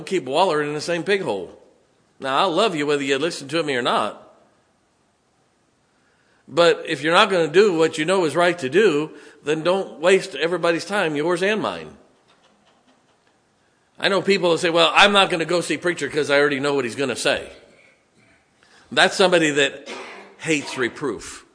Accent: Ohio, United States; when I grew up in Ohio, there's two things that you learned in Ohio.

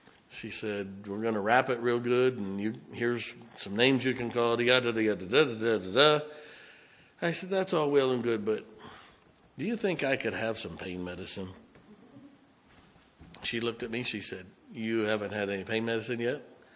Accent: Canton, Ohio, United States; I grew up in Canton, Ohio, just south of Akron

